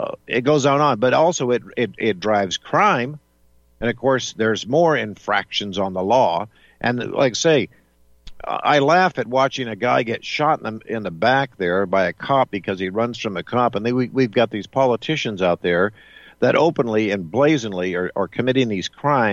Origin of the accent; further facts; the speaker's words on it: Las Vegas, Nevada, United States; I grew up in Las Vegas in the 1970s and 80, actually 60s, 70s, and 80s.